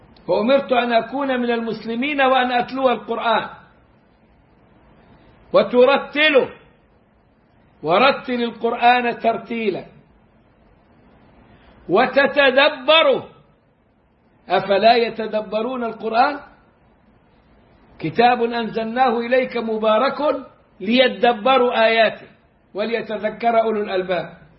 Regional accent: Egypt; وهتلاقيها كده والحاول بيغنوا بيها دلوقتي عندنا في مصر في بداية الحفلات وفي إذاعة القرآن الكريم.

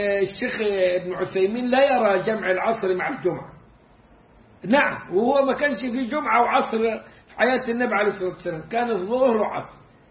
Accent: Egypt; moved away

